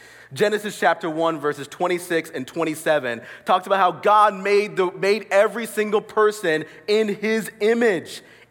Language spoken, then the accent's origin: English; Florida, United States; I grew up in South Florida. In fact, my family, they actually immigrated from Jamaica. So we grew up in South Florida, and I was black, living in America, raised by immigrant parents.